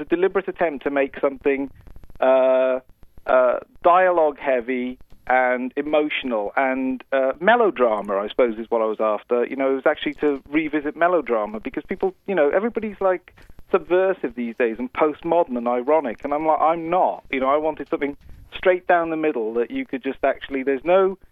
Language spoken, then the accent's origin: English; Wales, United Kingdom; I'm actually Welsh, but Welsh. As far as Americans are concerned, I'm English.